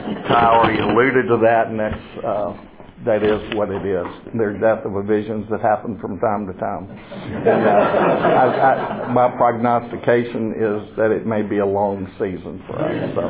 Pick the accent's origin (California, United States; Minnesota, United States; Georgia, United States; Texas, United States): Georgia, United States; Atlanta; also born or lived in Albany, Georgia / Mobile, Alabama / Buffalo, New York; We moved here from New York. I was born in Atlanta, then we moved to Albany, Georgia, Mobile, Alabama, Buffalo, New York, and then moved back here.